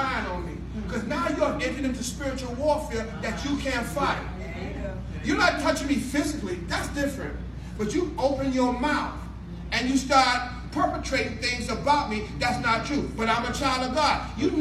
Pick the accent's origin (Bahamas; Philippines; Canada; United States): Bahamas; Nassau, New Providence; I'm from the old school, because when I grew up in Nassau, they used to tell me fairy stories, Sister Angela.